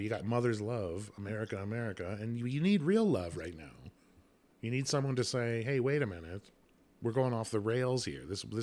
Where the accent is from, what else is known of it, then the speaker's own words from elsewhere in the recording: Canada; where are you from? Oh, I'm from Canada.